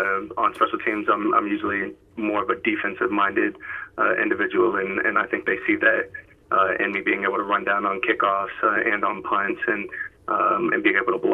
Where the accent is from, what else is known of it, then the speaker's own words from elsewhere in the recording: Houston, Texas, United States; No, sir. I'm from Houston, Texas, where I'm staying right now. I'm from Houston originally. I went to school out in California.